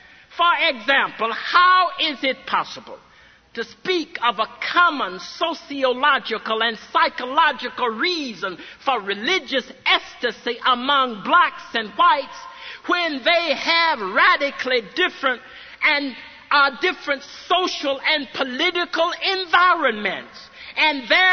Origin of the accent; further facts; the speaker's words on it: Bearden, Arkansas, United States; Now, I grew up in Macedonia AME Church in Bearden, Arkansas